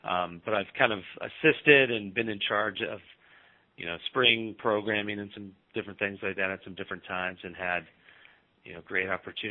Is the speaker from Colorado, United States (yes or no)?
yes; Colorado, United States; And I'm from Colorado originally, so going to Oxford, Ohio was the furthest east I'd been.